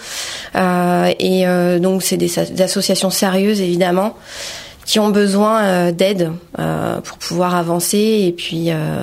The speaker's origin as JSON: {"language": "French", "region": "Île-de-France", "country": "France", "said": "Donc moi, je suis d'Île-de-France"}